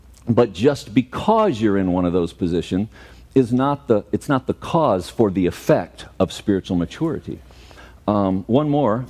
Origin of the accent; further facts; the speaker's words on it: Florissant, Missouri, United States; He was back home in Florissant, Missouri, which was my hometown.